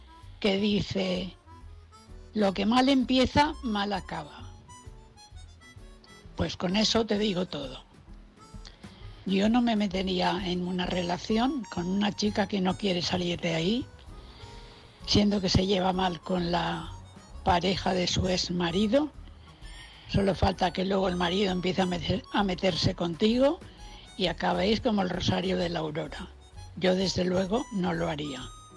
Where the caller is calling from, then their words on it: Valencia, Valencian Community, Spain; de Valencia.